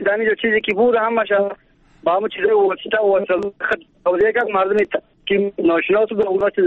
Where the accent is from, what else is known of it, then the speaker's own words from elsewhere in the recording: Badakhshan, Afghanistan; از بدخشان هستم.